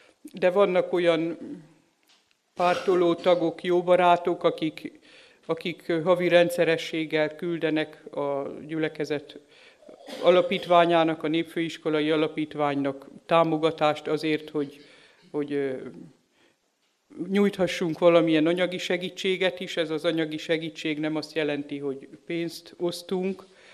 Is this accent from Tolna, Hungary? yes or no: yes; Sárszentlőrinc, Tolna, Hungary; kerültem én oda, jövőre lesz 30 éve, tehát én ott nőttem fel ebben a faluban